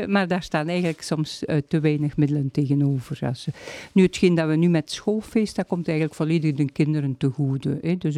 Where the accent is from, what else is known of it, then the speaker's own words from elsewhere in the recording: Melsele, East Flanders, Belgium; now in Oud-Turnhout, Belgium; Dus ik ben niet van, ik woon in Oud-Turnhout, maar ik ben eigenlijk afkomstig van Oost-Vlaanderen.